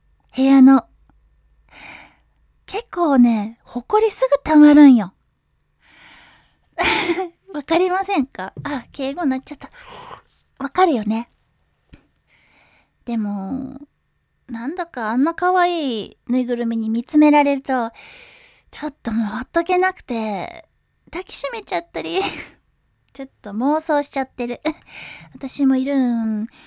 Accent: Kyushu, Japan; 標準語に慣れた私がですね、ちょっと私の地元、ちょっと先に言っちゃうんですけど、九州の方言を入れてもいいよっていう企画なんですよ。

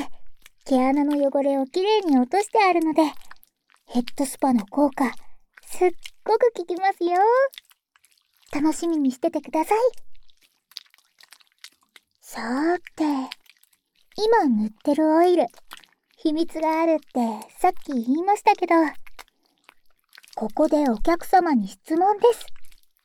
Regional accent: Hiroshima, Japan; 私は広島です。広島のちょっと奥の方なので、ほとんど島根みたいな感じです。

